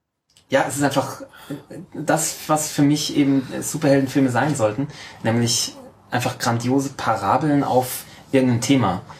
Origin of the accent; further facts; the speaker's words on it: Austria; ich bin Österreicher.